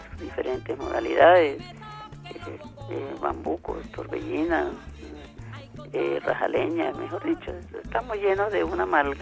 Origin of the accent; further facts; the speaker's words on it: Talaigua, Bolívar, Colombia; born there; Sí, claro, Talaigua, la isla d